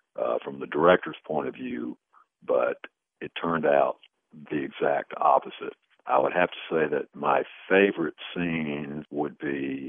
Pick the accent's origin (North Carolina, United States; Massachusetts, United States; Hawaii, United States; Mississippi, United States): North Carolina, United States; Brown Summit; I'm from Brown Summit, North Carolina.